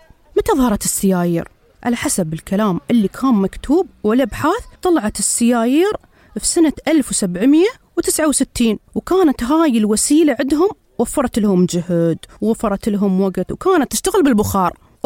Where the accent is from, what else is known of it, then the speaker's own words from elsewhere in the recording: United Arab Emirates; أما اليوم نحن في بلادنا الإمارات